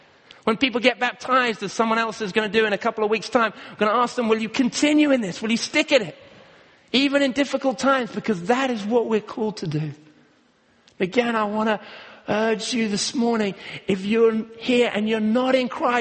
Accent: Kenya; when I was growing up in Kenya, and we used to have lots of different crops and garden plants

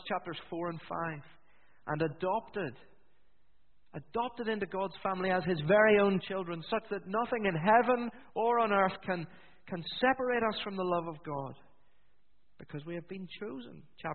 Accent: Northern Ireland, United Kingdom; You may detect from my accent that I'm from Northern Ireland.

